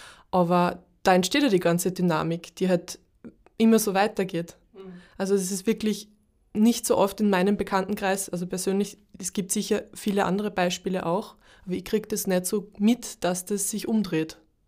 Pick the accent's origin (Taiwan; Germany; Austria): Austria; Linz, Upper Austria; now in Styria, Austria; Ich bin eigentlich aus Linz, hört man wahrscheinlich. Und meine Eltern wohnen auch weiter weg.